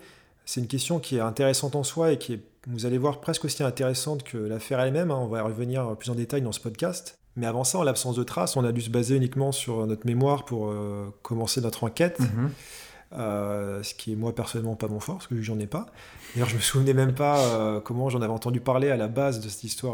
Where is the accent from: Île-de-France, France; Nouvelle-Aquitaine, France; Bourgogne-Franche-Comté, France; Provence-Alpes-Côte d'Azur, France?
Île-de-France, France; nous on est deux amis d'enfance, on a grandi dans l'Essonne tous les deux, on a fait notre scolarité là-bas, de la maternelle à la fac.